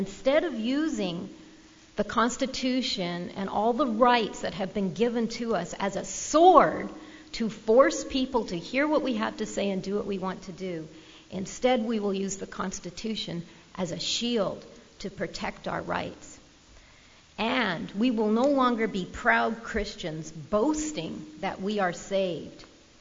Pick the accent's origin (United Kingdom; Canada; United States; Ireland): Canada; Vancouver, British Columbia; I grew up in Vancouver, beautiful British Columbia, as we say.